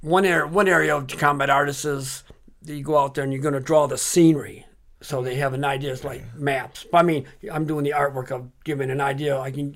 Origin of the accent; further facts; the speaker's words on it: Dearborn, Michigan, United States; I grew up in Dearborn, and Dearborn was kind of like, like baked bread, I guess. You didn't venture out of Dearborn.